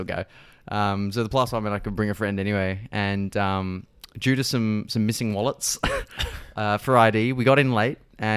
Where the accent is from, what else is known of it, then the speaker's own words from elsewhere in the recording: Victoria, Australia; because I grew up in Victoria.